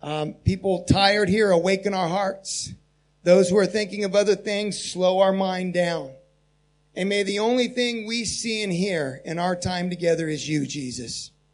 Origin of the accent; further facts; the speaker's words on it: Harrisonburg, Virginia, United States; As Christian said, I'm from Harrisonburg, Virginia, 11-hour time difference.